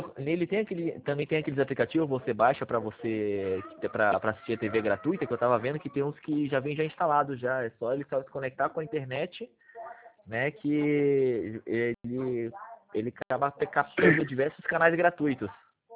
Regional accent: Curitiba, Paraná, Brazil; Eu sou aqui do Jardim das Américas.

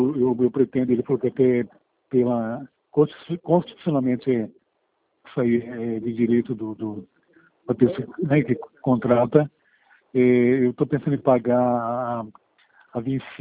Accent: São Paulo, Brazil; São Paulo, sou de São Paulo.

